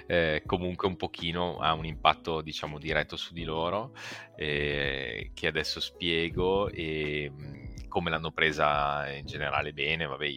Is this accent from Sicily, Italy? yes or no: no; Bergamo, Lombardy, Italy; also born or lived in Milan; now in Genoa, Italy; io, a parte che sono originario di Bergamo, poi ho vissuto a Milano e un po' all'estero, adesso vivo a Genova, e in particolare vivo a Genova Nervi, che diciamo è una delle estremità, l'estremità del Levante